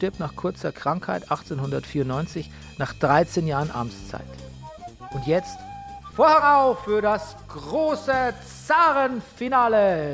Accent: Bavaria, Germany; now in Berlin, Germany; Da ähnelt sich meine Heimat Niederbayern auch offensichtlich der Provence, weil ich habe ähnliche Probleme bei meinen Eltern. Hier in Berlin geht's, aber wenn ich da bin, in der Heimat

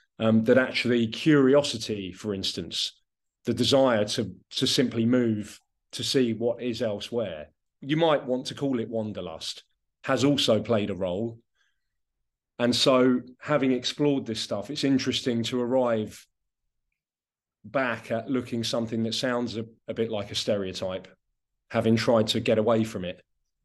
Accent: South East England, United Kingdom; I am from a particular place. I grew up in West Sussex

